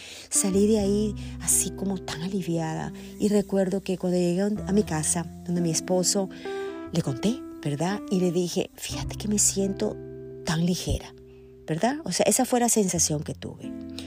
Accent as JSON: {"language": "Spanish", "country": "Nicaragua", "moved": "as an adult", "lives_now": "Miami, United States", "said": "Él fue un hombre muy conocido en mi país, Nicaragua."}